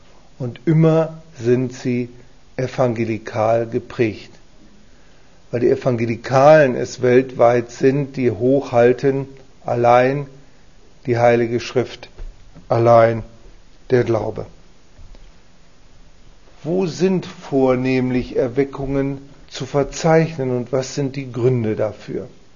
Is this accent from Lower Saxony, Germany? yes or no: yes; Lower Saxony, Germany; Ich komme aus einer lutherischen Gemeinde, der Hannoverschen Landeskirche, und meine Gemeinde, meine Heimatgemeinde hat 1800 Mitglieder.